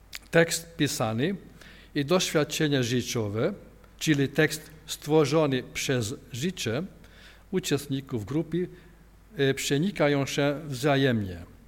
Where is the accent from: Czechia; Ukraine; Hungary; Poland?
Hungary; Polish is a second language; ale język polski nie jest mój pierwszy język. Jestem z Węgrem, ale studiowałem polonistykę